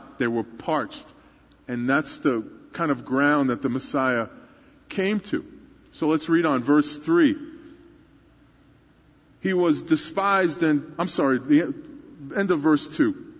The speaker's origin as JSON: {"language": "English", "town": "Brooklyn", "region": "New York", "country": "United States", "tie": "born or raised there", "said": "When I was growing up in Brooklyn, in a predominantly Catholic neighborhood, I asked one of my Italian Catholic friends, well, what is Good Friday?"}